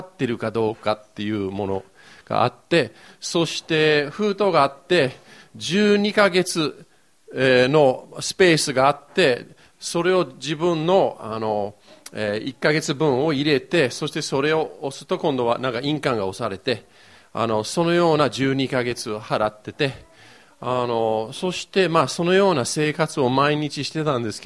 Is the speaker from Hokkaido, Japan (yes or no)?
no; Yokohama, Kanagawa, Japan; 僕の育ちは横浜なんですけれども、高校1の時に空手の道場に入ったんですね。